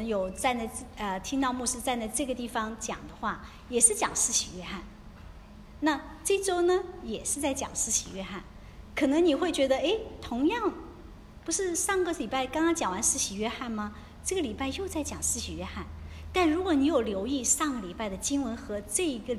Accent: China; 那我们中国人呢庆祝的就是什么冬至

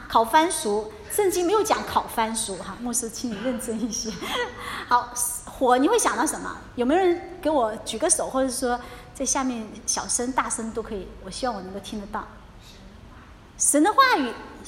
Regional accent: China; 就像我们中国人也常常会古时候就老人家就常常说哈，天边起了云彩就会下一阵雨

